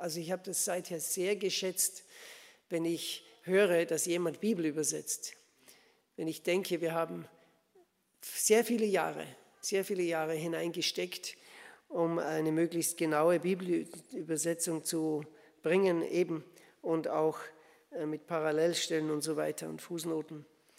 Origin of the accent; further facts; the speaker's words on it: Austria; moved away as an adult; now in Switzerland; Ich bin ein Österreicher, der in der Schweiz lebt. Also erwarten Sie keinen Schweizer Dialekt. Ich kann gar nicht so gut Schweizerdeutsch.